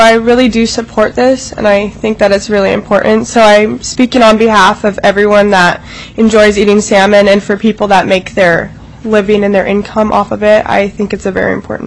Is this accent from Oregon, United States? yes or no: no; Craig, Alaska, United States; I'm from Craig, Alaska. I currently attend Mount Edgecombe High School, but in the summers, I go home